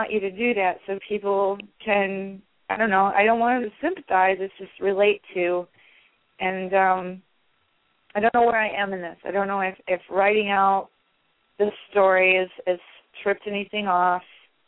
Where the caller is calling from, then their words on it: Indiana, United States; from Indiana.